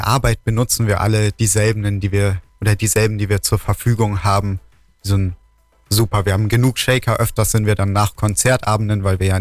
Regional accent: Durach, Bavaria, Germany; also born or lived in Kempten; Genau, ich bin in Kempten geboren. Ich lebe in Weidach bei Durach mein ganzes Leben schon.

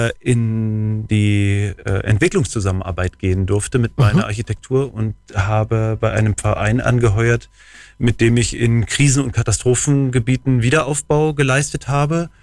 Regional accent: Berlin, Germany; now in Allgäu, Germany; Hergezogen in die schönste aller Regionen und komme eigentlich aus Berlin.

